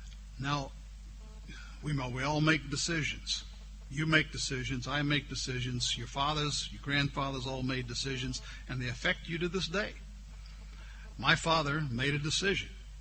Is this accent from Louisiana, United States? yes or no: yes; New Orleans, Louisiana, United States; We grew up in New Orleans